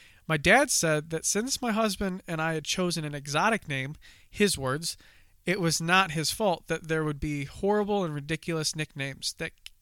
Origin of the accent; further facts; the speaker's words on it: Turkey; I am white. While my husband is an immigrant to my country, I was born and raised in Turkey.